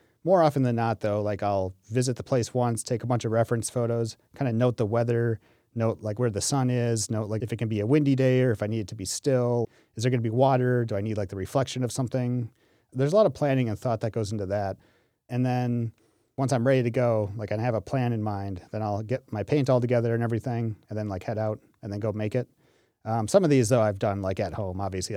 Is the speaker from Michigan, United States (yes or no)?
no; Green Bay, Wisconsin, United States; I grew up in Green Bay. It was kind of like where we always hung out.